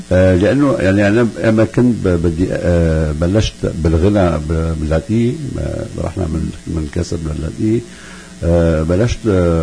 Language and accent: Arabic; Kessab, Latakia Governorate, Syria; moved away as an adult; also born or lived in France; ولدان بكسب، بسوريا بكسب، وبلشت بالموسيقى لحالي